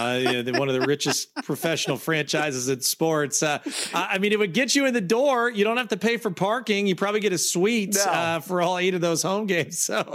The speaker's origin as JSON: {"language": "English", "town": "Toronto", "region": "Ontario", "country": "Canada", "said": "Again, I'm from Toronto, Canada, but I truly appreciate all the veterans."}